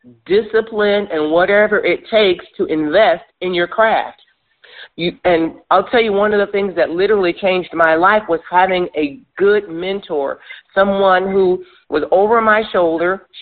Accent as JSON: {"language": "English", "region": "Michigan", "country": "United States", "tie": "born or raised there", "said": "I love the music of … because I grew up near Detroit."}